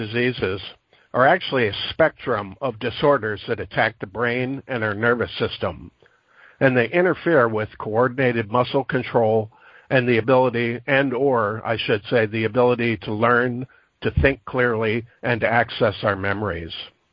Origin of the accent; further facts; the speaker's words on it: LaGrange, Illinois, United States; I'm a chiropractor from LaGrange, Illinois.